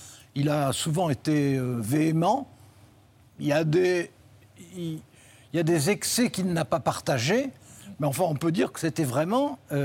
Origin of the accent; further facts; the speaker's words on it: France; non on est français.